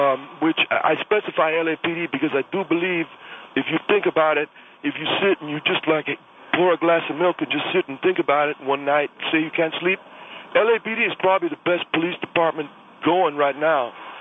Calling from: Los Angeles, California, United States; I'm calling from the Greyhound bus terminal in downtown L.A. right now.

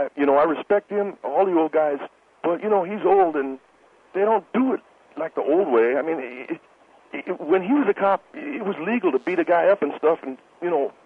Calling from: Monterey Park, California, United States; I'm calling from Monterey Park, California, sir.

